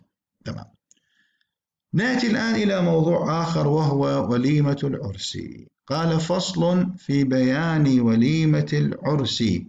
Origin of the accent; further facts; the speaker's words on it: Iraq; فما هي قصة المقدم والمؤخر عندنا في العراق؟